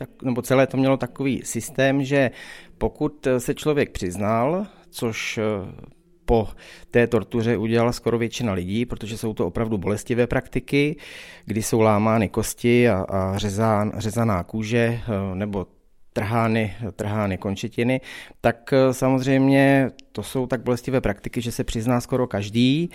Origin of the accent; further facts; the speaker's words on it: Vysočina Region, Czechia; also born or lived in Moravia; Nejsem úplně Moravák, teď jsem takový spokojený Moravák původem z Vysočiny a jsem tedy náplava, ale bydlíme zde už 8 let, takže částečně Moravák, takže takový vysočinský Moravák.